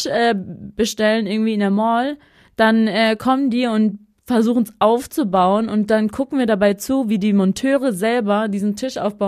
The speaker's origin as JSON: {"language": "German", "region": "Visayas", "country": "Philippines", "accent": "Bisaya", "first_language": "Bisaya", "second_language": "German", "said": "Also unser Dialekt ist ja so ein bisschen so Bauerndialekt."}